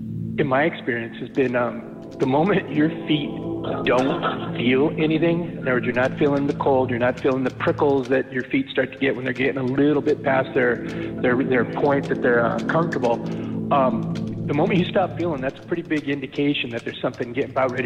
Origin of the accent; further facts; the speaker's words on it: Colorado, United States; growing up in Colorado, same thing. We'd, you know, be around in really cold conditions.